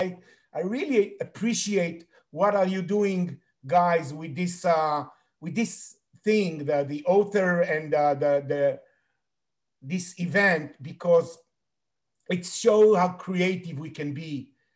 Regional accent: Tel Aviv, Tel Aviv District, Israel; So I'm coming from Tel Aviv, Israel

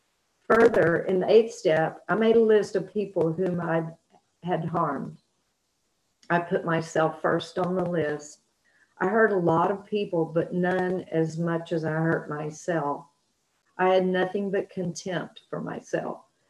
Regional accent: Norway; I went back to Norway, started an NA meeting in my hometown

